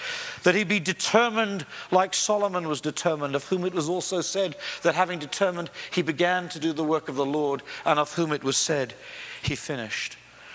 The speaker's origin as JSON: {"language": "English", "region": "England", "country": "United Kingdom", "said": "And you might think, as an Englishman and a guy who used to teach English, that I'll be quoting William Shakespeare at this point."}